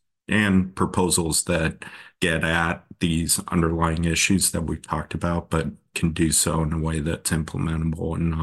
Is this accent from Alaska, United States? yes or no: yes; Alaska, United States; my home state of Alaska